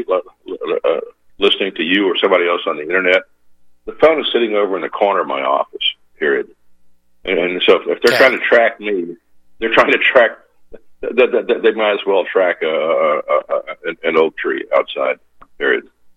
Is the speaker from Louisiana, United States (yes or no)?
yes; Louisiana, United States; I grew up in Louisiana, and gumbo to me is life, and so this is gumbo.